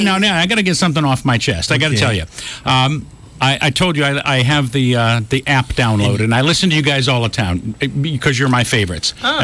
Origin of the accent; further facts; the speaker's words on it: Chicago, Illinois, United States; And I always take, because they know I'm from Chicago